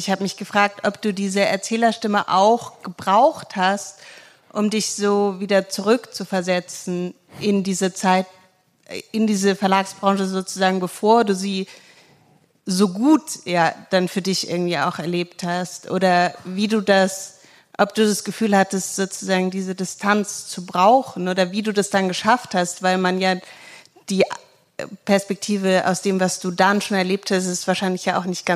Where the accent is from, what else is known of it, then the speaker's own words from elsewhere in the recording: Munich, Bavaria, Germany; Ich komme aus München.